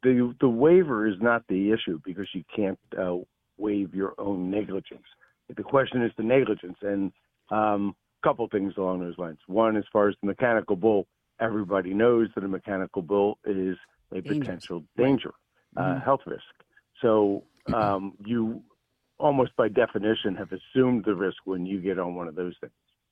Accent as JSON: {"language": "English", "town": "Penn Valley", "region": "Pennsylvania", "country": "United States", "tie": "born or raised there", "said": "Well, I grew up on the main line, Penn Valley, which is west of City Avenue. So basically the near suburbs."}